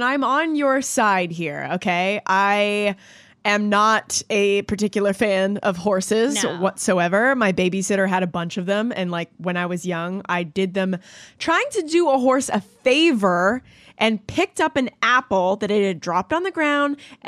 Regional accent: Canada; I'm Canadian, full disclosure. I'm not even American.

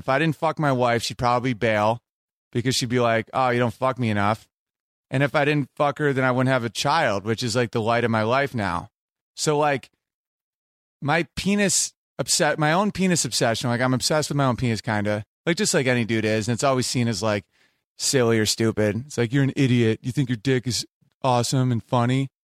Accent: United States; born there; Because Native American, like I'm Native American. I was born in America.

